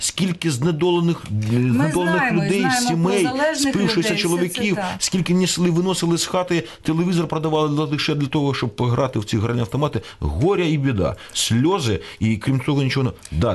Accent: Dnipro, Dnipropetrovsk Oblast, Ukraine; в моєму рідному Дніпропетровську, там, де я обирався, там, де моя родина, там, де мої батьки

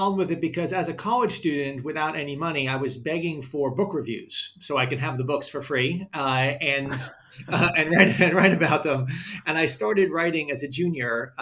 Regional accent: Brooklyn, New York, United States; I grew up in Brooklyn with a family that was mostly and is mostly school teachers and Con Ed workers, and whose older generations didn't foresee any schooling, really.

